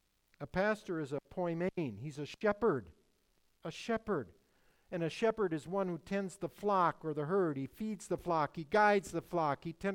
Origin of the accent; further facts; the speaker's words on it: Wilmer, United States; I think I grew up in the Vietnam War era, back in the 1960s and 70s. And I remember there were lots of people in my high school class here in Wilmer